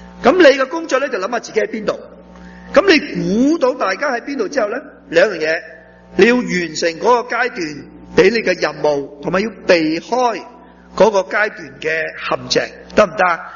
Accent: Malaysia; 我第一个车牌喺马来西亚考嘅，我系马来西亚人嚟嘅。

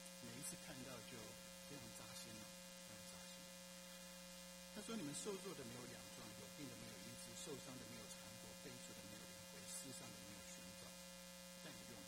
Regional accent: Japan; now in United States; 有些人知道说我是在日本长大，我会日语。

